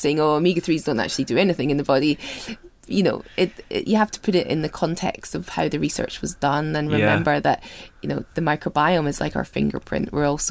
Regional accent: Scotland, United Kingdom; I'm Scottish.

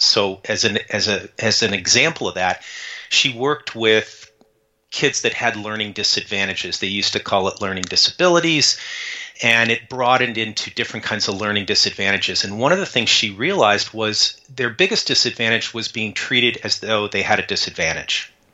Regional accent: Tucson, Arizona, United States; I grew up in Tucson, Arizona

